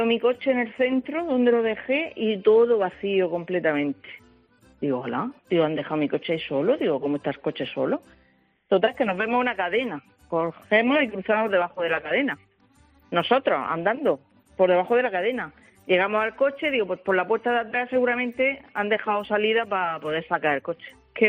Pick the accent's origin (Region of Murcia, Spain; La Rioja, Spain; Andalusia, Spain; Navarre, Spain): Region of Murcia, Spain; Murcia; Yo soy de Murcia y en septiembre la feria aquí de Murcia